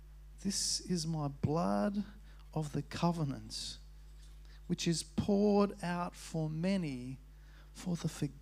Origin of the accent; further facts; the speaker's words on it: Fulham, London, United Kingdom; And I grew up in Fulham, and there was more soccer there.